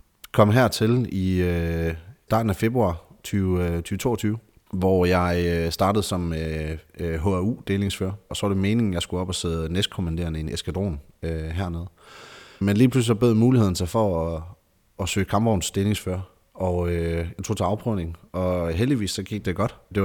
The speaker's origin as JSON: {"language": "Danish", "town": "Aarhus", "region": "Central Denmark Region", "country": "Denmark", "tie": "born or raised there", "said": "32 år. Jeg har efterhånden været i forsvaret snart 10 år til august. Født og opvokset i Aarhus"}